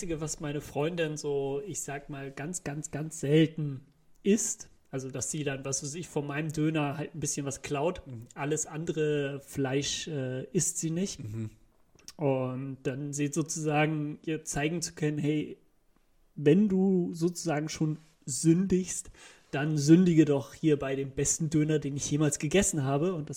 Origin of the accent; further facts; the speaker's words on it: Germany; dass ich als Deutscher noch Schweinedöner habe.